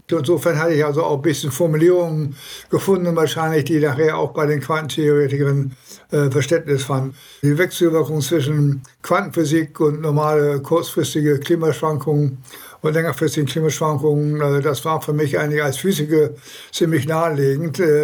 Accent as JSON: {"language": "German", "town": "Welwyn Garden City", "region": "East of England", "country": "United Kingdom", "tie": "born or raised there", "said": "Und ich bin ja in England aufgewachsen und insofern bin ich gewohnt, so ein bisschen zu wechseln."}